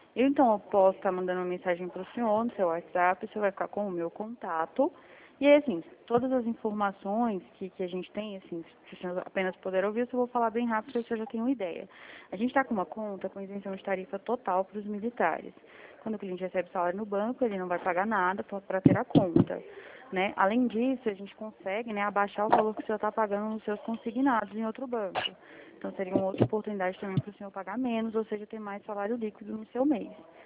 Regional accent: Brasília, Federal District, Brazil

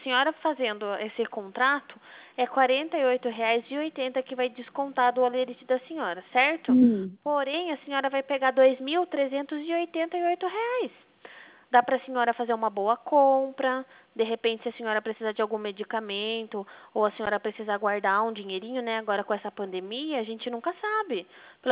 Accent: Itapetininga, São Paulo, Brazil; Na verdade, eu sou de Itapetininga.

